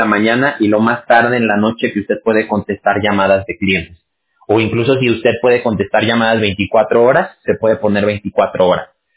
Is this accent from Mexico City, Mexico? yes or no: no; Aguascalientes, Mexico; Yo soy de Aguascalientes.